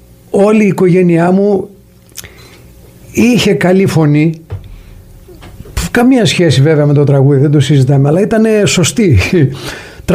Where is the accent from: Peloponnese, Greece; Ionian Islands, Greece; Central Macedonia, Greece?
Peloponnese, Greece; Argos; now in United States; Είμαι από το Άργος της Πελοποννήσου.